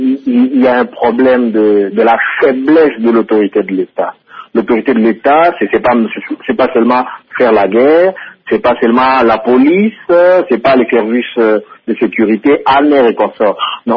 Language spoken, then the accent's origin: French; Kalemie, Tanganyika, DR Congo; J'ai grandi à Kalemie, c'est ma ville